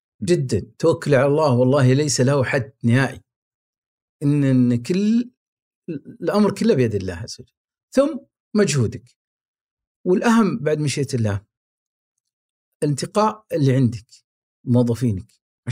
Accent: Riyadh, Riyadh Province, Saudi Arabia; لكن ترى مو على كل حال ينفع عندنا في الرياض

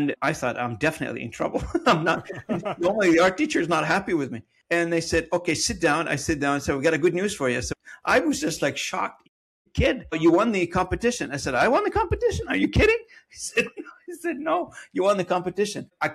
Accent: Beirut, Beirut Governorate, Lebanon; I grew up in Beirut during the Civil War back in the days, in the 70s and the 80s.

